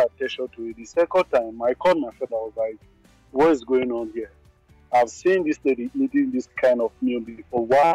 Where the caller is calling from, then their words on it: Czechia; English is a second language; From Czech Republic.